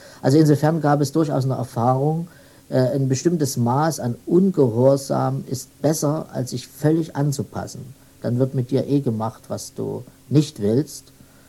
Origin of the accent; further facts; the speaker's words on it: Jena, Thuringia, Germany; born there; Ich bin in Thüringen geboren, in einer kleineren Stadt, Jena, na so klein ist sie auch nicht.